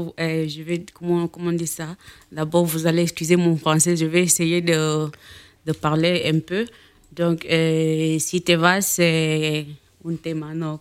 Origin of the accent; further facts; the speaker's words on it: Equatorial Guinea; Je suis de Bibéine.